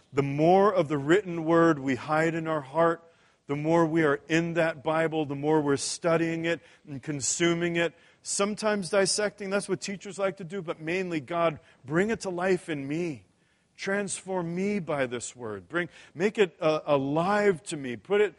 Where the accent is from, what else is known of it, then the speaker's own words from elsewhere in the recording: New York, United States; So I'm from New York, right?